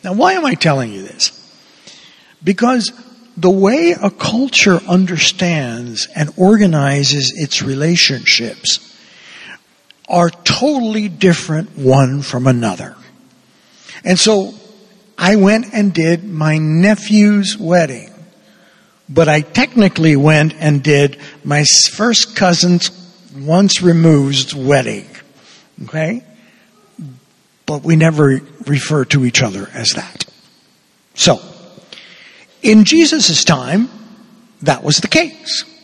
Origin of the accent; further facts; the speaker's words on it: Cuba; In Cuba, when I was growing up in Cuba